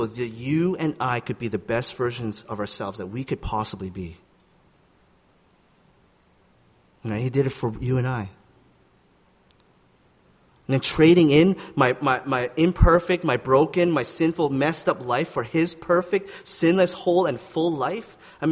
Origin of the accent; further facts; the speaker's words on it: Calgary, Alberta, Canada; now in Vancouver, Canada; I come from Calgary, and I can tell you that Vancouver's way better than Calgary.